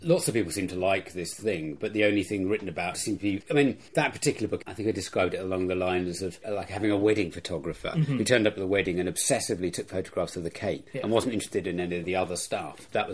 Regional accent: South East England, United Kingdom; I grew up on the South Coast.

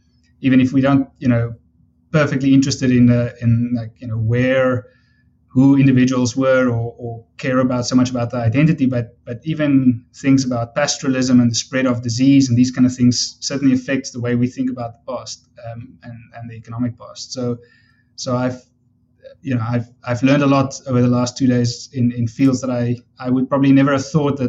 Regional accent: South Africa; I mentioned I'm from South Africa

